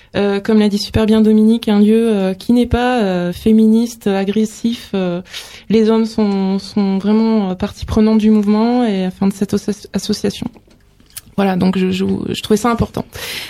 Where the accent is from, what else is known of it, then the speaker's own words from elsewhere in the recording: Avignon, Provence-Alpes-Côte d'Azur, France; Et je viens d'Avignon, donc qui est un peu plus, enfin c'est une ville quoi.